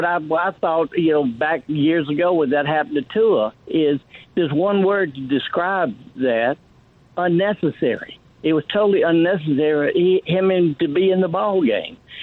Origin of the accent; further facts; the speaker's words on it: Sacramento, California, United States; And I'm from Sacramento. I'm not that other California guy.